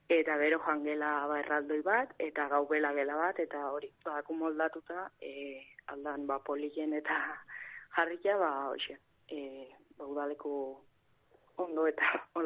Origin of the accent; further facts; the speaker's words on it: Goñi, Navarre, Spain; Nik ustot, ni geixen bat Goñikoa naiz